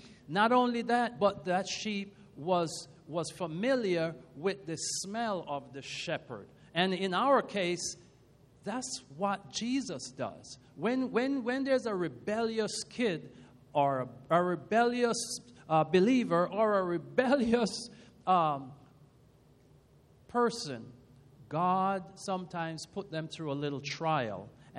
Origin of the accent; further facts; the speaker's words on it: Jamaica; Now, I'm from Jamaica, and I remember when I was a young boy, we had about 25 or 35 sheep.